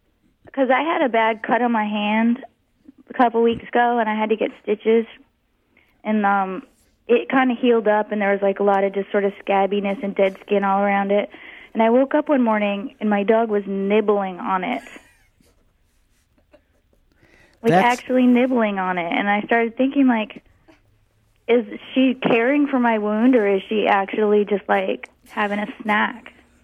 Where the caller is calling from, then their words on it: Maine, United States; From Maine.